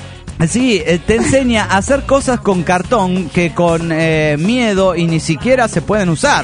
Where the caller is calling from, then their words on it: La Paz, Baja California Sur, Mexico; de La Paz, Baja California Sur.